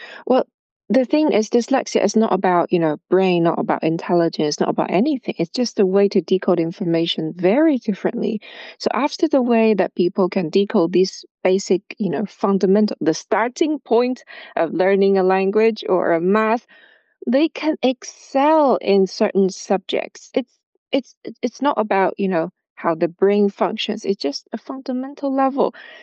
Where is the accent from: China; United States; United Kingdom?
China; because where I grew up, it's been very common. I grew up in China.